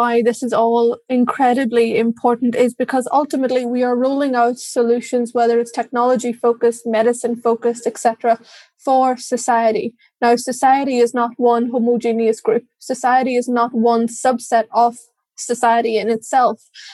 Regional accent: Ireland; growing up in Ireland, which is still a privilege for sure, gave me a perspective that most Irish people will obviously not have.

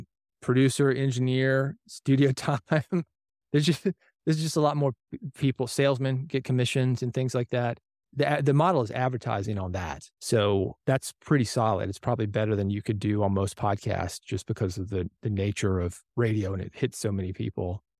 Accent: Nashville, Tennessee, United States; as a kid growing up in Nashville

